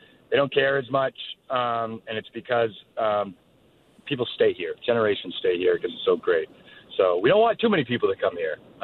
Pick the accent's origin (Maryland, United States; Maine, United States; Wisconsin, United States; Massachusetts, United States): Maine, United States; also born or lived in Washington, D.C.; I'm originally from Central Maine and moved to D.C. for 15 years.